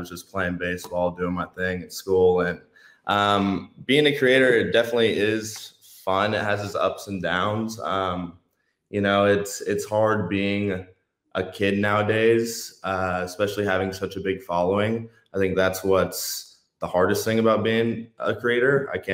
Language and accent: English; Houston, Texas, United States; growing up in Houston, Texas, this is so new, especially 5 years ago.